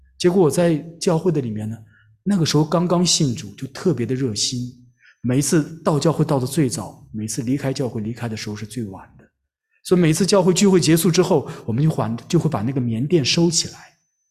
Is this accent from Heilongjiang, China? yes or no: yes; Harbin, Heilongjiang, China; 我的家乡呢是在中国的东北黑龙江哈尔滨。我不知道大家在座的有谁去过哈尔滨啊？哈尔滨那个地方冬天 特别冷啊，非常的冷，大概-30度左右。